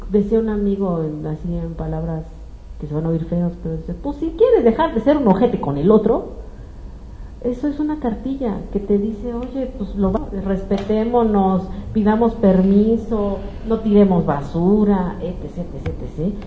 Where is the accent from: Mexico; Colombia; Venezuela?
Mexico; no nos asombremos de las alzas en las tasas de violencia en mi país